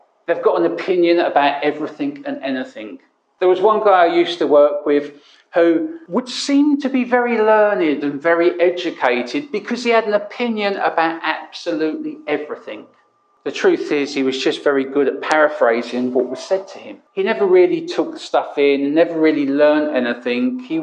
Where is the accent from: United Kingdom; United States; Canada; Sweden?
United Kingdom; London; On Sunday mornings, when I was young, I grew up in the East End of London